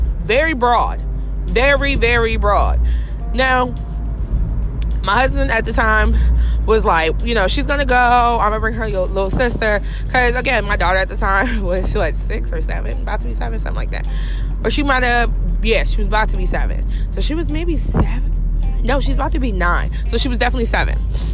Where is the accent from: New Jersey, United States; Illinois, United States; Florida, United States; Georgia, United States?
New Jersey, United States; So I'm from Jersey. We don't have kiddie discos.